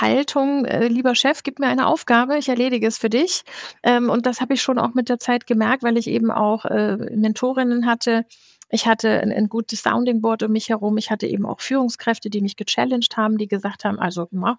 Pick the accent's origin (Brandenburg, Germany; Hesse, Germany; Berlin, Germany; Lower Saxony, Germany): Hesse, Germany; Ich bin eine geborene Hessin, komme aus dem Frankfurter Raum, 46 Jahre alt.